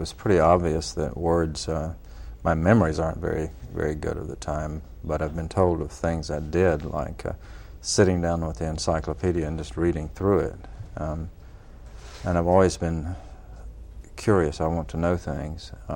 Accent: Mississippi, United States; I grew up basically in Mississippi, and by and large most of the formative years in the Mississippi Delta.

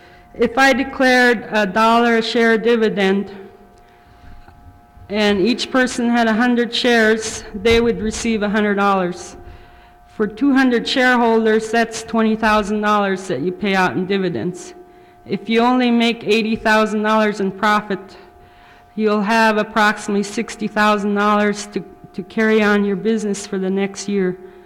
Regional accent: Northway, Alaska, United States; I'm from Northway.

